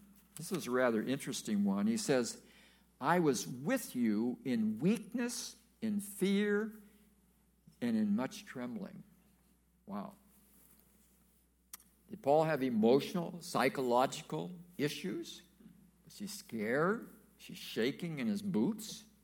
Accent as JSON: {"language": "English", "town": "Erie", "region": "Pennsylvania", "country": "United States", "tie": "born or raised there", "said": "I grew up in Bethel Baptist Church in Erie, Pennsylvania"}